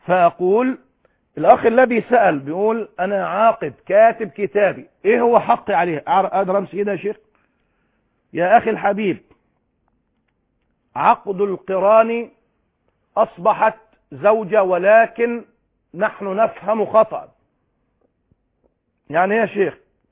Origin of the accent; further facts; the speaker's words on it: Egypt; في بلادنا مصر